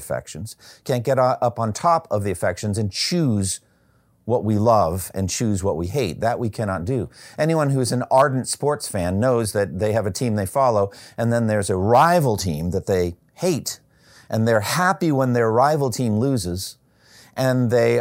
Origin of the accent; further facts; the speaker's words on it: Boston, Massachusetts, United States; For me, I grew up in Boston, and I'm a big Red Sox fan.